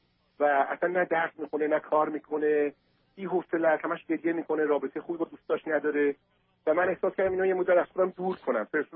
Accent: Iran; moved away; من 20 سال تو خارج از ایران هستم

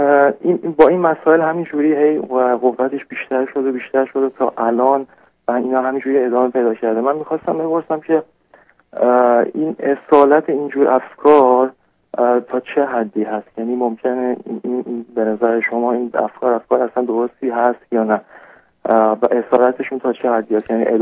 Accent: Iran; من به عنوان یه ایرانی

